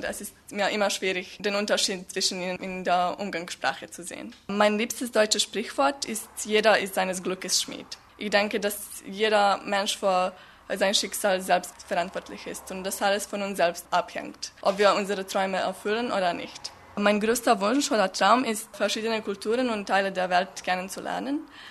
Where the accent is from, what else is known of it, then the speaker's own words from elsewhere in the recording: Belgrade, Serbia; German is a second language; Ich komme aus Serbien, aus der Hauptstadt Belgrad. Ich bin 1995 geboren. Ich lerne Deutsch